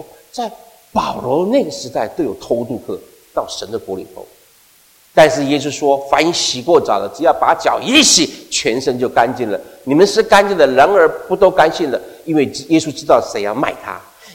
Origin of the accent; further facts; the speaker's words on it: Taiwan; 我从台湾过来的，我台湾的哈有一个特别的权利